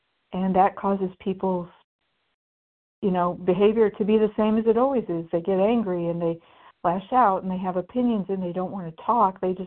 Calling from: Indiana, United States; in covering in Indiana now.

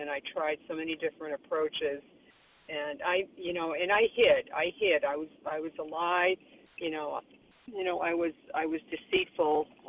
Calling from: Florida, United States; I'm calling in from Florida today.

